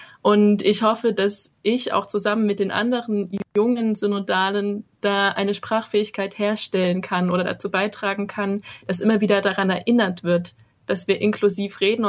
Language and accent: German; Saxony, Germany; Also ich komme auch ursprünglich aus Südostsachsen, aus der tiefen katholischen Diaspora sozusagen.